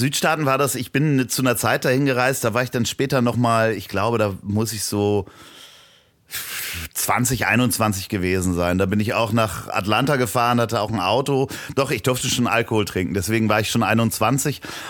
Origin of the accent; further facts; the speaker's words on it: Germany; Und ich so, nee, ich komme aus Deutschland.